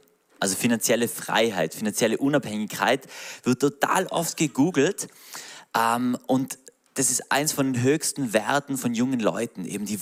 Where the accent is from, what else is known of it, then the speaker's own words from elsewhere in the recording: Höfen, Tyrol, Austria; bei uns in Tirol, in Höfen, in meinem Heimatdorf